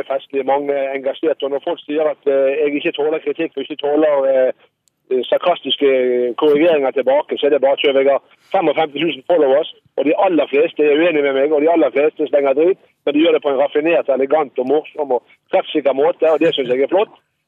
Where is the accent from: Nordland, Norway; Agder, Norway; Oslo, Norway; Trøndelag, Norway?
Oslo, Norway; Jeg kommer fra Oslo